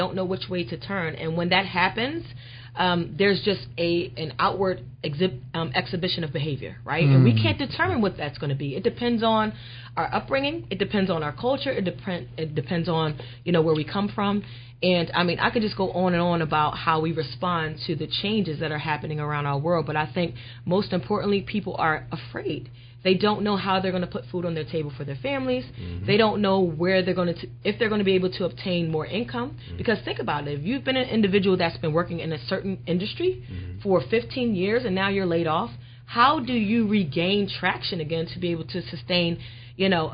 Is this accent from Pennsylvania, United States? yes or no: yes; Philadelphia, Pennsylvania, United States; I grew up in East Falls, so it just feels good to really be home